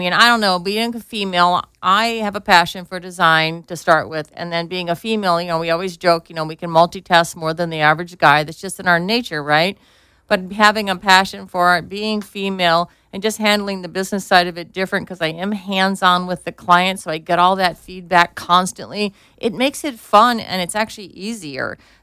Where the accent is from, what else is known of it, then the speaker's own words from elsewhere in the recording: Laguna Beach, California, United States; but I focused where I love, which is Laguna Beach. This is my hometown. This is my base.